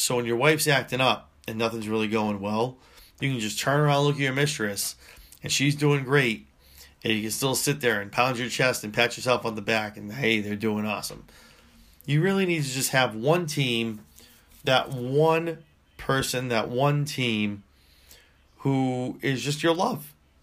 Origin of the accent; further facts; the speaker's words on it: Brooklyn, New York, United States; born there; I mean, I was born in Brooklyn. I know Yankees fans.